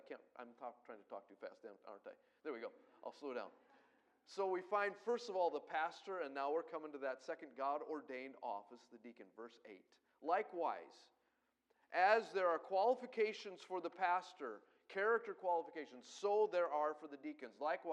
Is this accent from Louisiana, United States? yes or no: no; Colorado, United States; I grew up in Colorado. I grew up among the Indians.